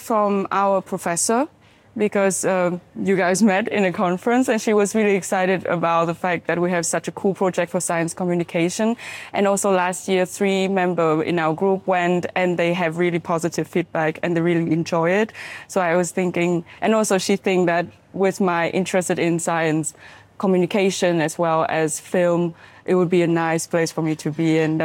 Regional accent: Vietnam; now in Heidelberg, Germany; I'm from Vietnam, and I'm currently doing a PhD in DNA and RNA nanotechnology in Heidelberg, Germany.

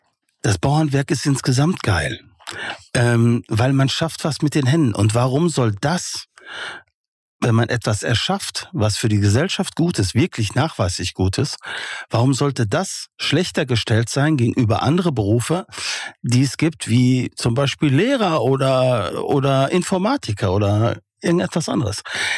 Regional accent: North Rhine-Westphalia, Germany; ich bin ein Kind aus dem Ruhrgebiet. Ich bin auf Kohle geboren

